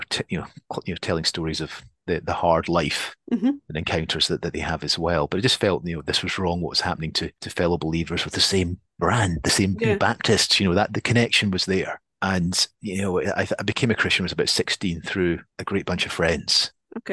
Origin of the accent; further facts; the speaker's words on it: Scotland, United Kingdom; accent: Scottish; I'm Scottish, as you can tell from the accent, but my dad's English from a Welsh background. My mum's Scottish. We lived in a new town